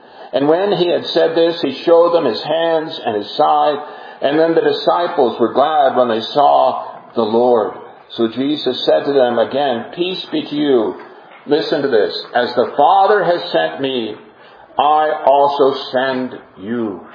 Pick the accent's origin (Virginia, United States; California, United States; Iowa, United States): California, United States; where are you from? And people say, California. And I'm like, oh, me too.